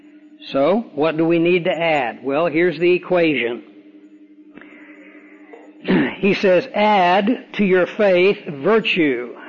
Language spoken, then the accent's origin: English; Australia; I said, now, I'm from Australia and here I am in China.